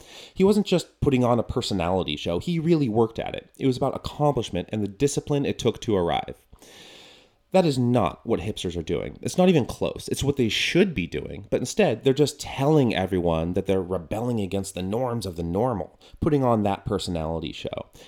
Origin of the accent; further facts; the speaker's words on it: Portland, Oregon, United States; I'm from Oregon, one of the hipster hubs of the world. The first bit of non-uterine earth I ever saw was a hospital room in Portland. That's where I was born.